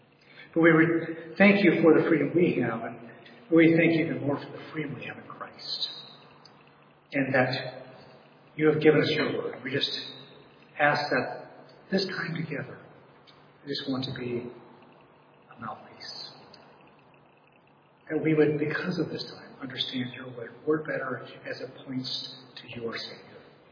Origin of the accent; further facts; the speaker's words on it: Beverly, United States; Actually, I grew up here in Beverly, so I'm a local.